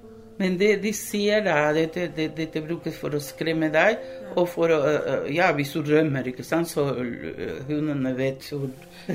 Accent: Uruguay; now in Norway; Jeg ble født og vokst i Uruguay. Uruguay er et land mellom Argentina og Brasil, et lite land.

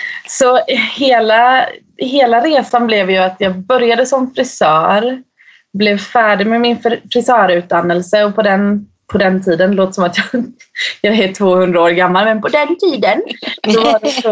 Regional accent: Stadskällan, Sweden; moved away; Då jobbade jag på en frisörsalong som var i min hemby som heter Stadskällan.

